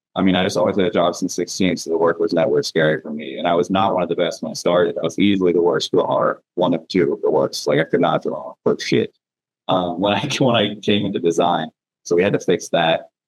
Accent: the South, United States; I grew up in the South too with a single mom.

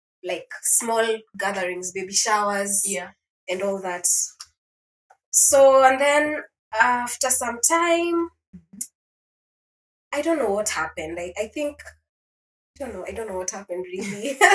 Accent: Mombasa, Mombasa County, Kenya; I have been born and raised in Mombasa. That's my home area. Like, my parents settled there. So my dad is from eastern part of Kenya and my mom is from the coastal part of Kenya. But now they settled in Mombasa.

